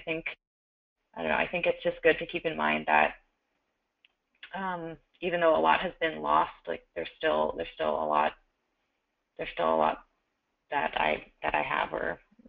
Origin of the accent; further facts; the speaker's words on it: New York City, New York, United States; I'm from New York City, so I kind of knew the deal